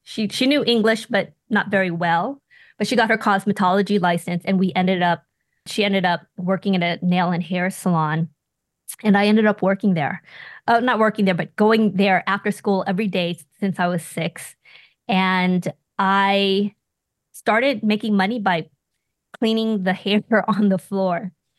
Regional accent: Inglewood, California, United States; So my origin story is I grew up in Inglewood, California, in Los Angeles. My parents were Vietnamese refugees.

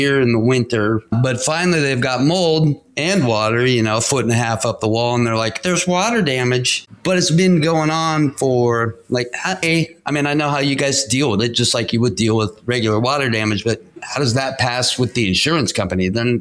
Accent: Seattle, Washington, United States; Both Eric and I from the Northwest. I'm originally from Seattle area and was contractor up there for almost 30 years.

